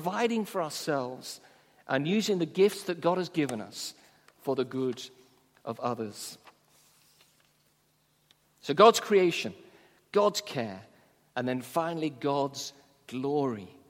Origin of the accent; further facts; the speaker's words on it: St Helens, North West England, United Kingdom; my hometown of St. Helens up in Lancashire.